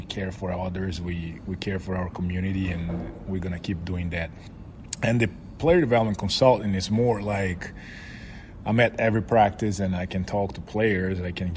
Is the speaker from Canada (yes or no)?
no; Vitória, Espírito Santo, Brazil; It's going to be in São Paulo and then my hometown, Vitória.